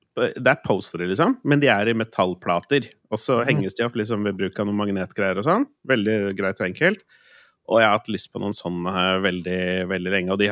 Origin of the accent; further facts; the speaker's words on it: Østfold, Norway; now in Oslo, Norway; Akkurat sånn det var på Fløkstad i går, faktisk. Hjemme i Østfold